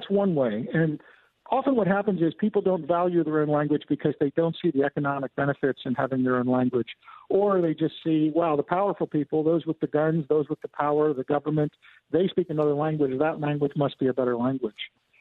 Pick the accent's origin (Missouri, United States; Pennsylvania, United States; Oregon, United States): Pennsylvania, United States; Lancaster; I grew up in Lancaster, Pennsylvania, across from an Amish farm.